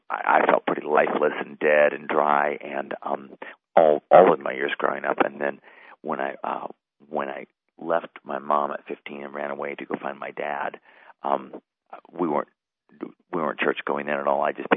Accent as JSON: {"language": "English", "town": "San Francisco", "region": "California", "country": "United States", "tie": "born or raised there", "also_born_or_lived": "Sacramento / Fresno", "said": "Well, I was born in the Bay Area, around San Francisco, and then grew up there in San Francisco area and Sacramento and Fresno."}